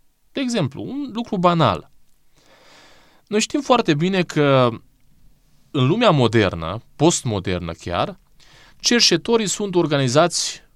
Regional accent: Romania; ca român, ca unul care trăiește în această țară, pe care noi ba o blamăm, ba o lăudăm

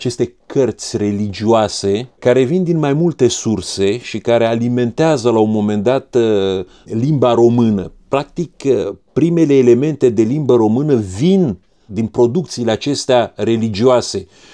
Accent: Romania; limba română este o latină populară, că noi românii ne tragem de la Roma

